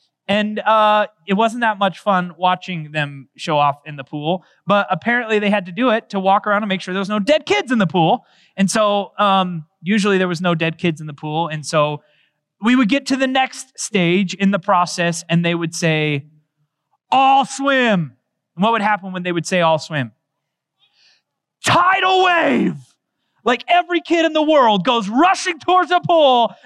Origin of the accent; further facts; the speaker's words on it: Olathe, Kansas, United States; I grew up in Olathe, Kansas.